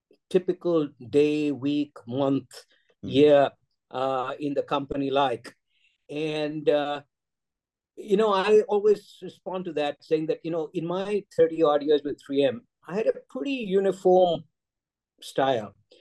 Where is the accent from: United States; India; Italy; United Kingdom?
India; Mumbai, Maharashtra; English is a second language; So I grew up in Bombay. I did my chemical engineering in the US in the days when that was not very common.